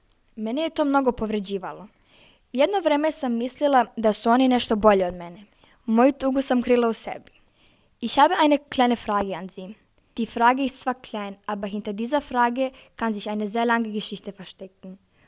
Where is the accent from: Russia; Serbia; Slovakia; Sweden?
Serbia; Crna Bara, Vojvodina; also born or lived in Vienna, Austria; Ich wurde in Wien geboren. Nach meiner Geburt sind wir nach Serbien gezogen. U jednom malom selu imenom Crna Bara sam krenula da rastem.